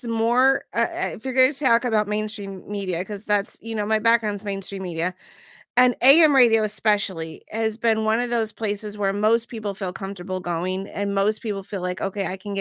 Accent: United States; You're from the Canary Islands. I'm from the United States.

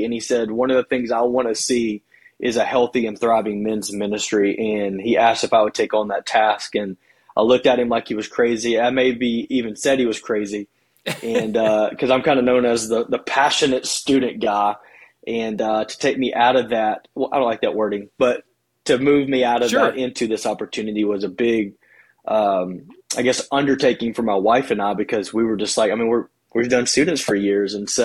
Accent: Hendersonville, Tennessee, United States; It's north of Nashville, so most of the time I just tell people I'm from Nashville because Hendersonville, nobody really knows, but it's really a rural area in farmland

